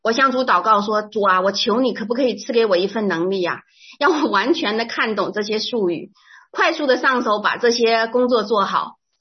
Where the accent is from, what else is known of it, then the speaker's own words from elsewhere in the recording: Taiwan; moved away as an adult; now in United States; 我们从台湾搬到美国优郡大概已经3年多的时间